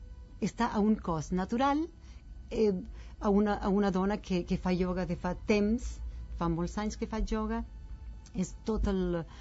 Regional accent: Santa Marta, Magdalena, Colombia; born there; Catalan is a second language; A Colòmbia, al Caribe colombiano, a Santa Marta.

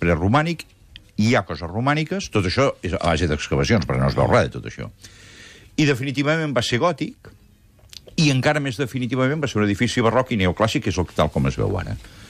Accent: Catalonia, Spain; som els catalans

